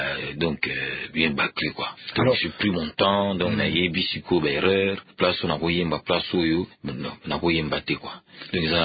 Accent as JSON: {"language": "French", "region": "Kinshasa", "country": "DR Congo", "tie": "born there", "said": "Mais je suis né à Kinshasa le 13 mai 1953. J'ai 55 ans aujourd'hui."}